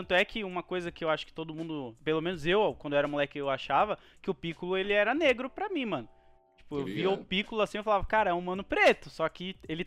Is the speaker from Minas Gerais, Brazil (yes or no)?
no; São Paulo, Brazil; que eu sou daqui de São Paulo